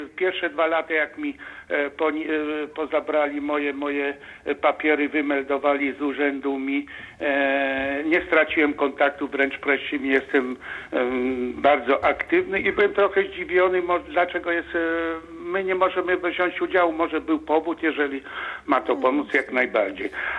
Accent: Kościerzyna, Pomeranian Voivodeship, Poland; now in Cologne, Germany; z okolicy Kolonii, a z Polski jestem z Kaszub, dokładnie z Kościerzyny.

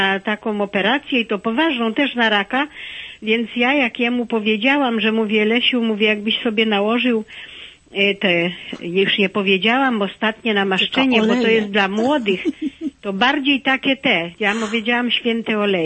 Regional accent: Wołomin, Masovian Voivodeship, Poland; bo ja jestem z Wołomina

